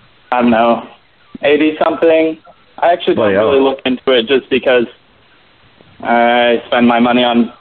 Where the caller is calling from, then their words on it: San Diego, California, United States; Ah, this is so cool. I'm from San Diego.